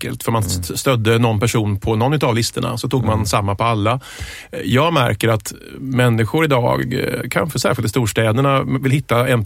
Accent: Varberg, Halland County, Sweden; also born or lived in Gothenburg; jag är faktiskt född i Göteborg och uppväxt i Varberg i Halland. Just så att västkusten ligger mig varmt om hjärtat.

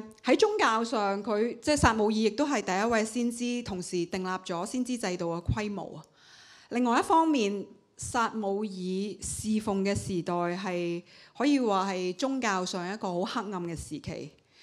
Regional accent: China; 大概都好像我们中国人，即以前讲句，是吧，在家从父，出嫁从夫，老来从子

